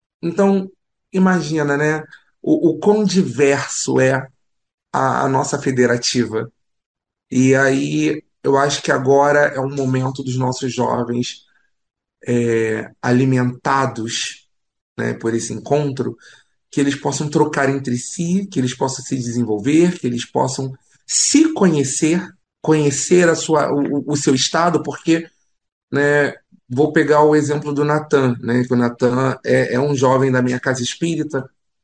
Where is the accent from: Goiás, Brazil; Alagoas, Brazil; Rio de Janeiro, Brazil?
Rio de Janeiro, Brazil; eu vim de Realengo. Hoje eu estou nessa região da Grande Tijuca, mas eu vim de Realengo. Então eu cresci na Reunir 6.